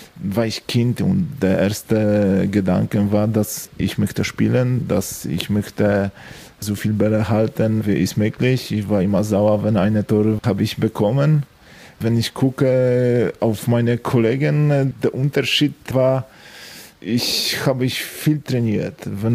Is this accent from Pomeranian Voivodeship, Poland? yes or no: no; Zawadzkie, Opole Voivodeship, Poland; German is a second language; moved away as an adult; Meine Heimatstadt ist Zawadzkie und ich habe dort bis 18 Jahre gelebt.